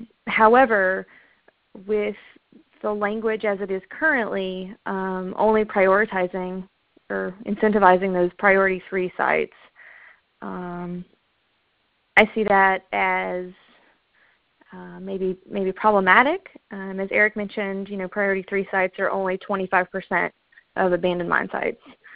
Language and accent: English; Pikeville, Kentucky, United States; And even though I'm from Pikeville, which has managed to kind of grow and prosper during this really difficult time, you can still see the effects.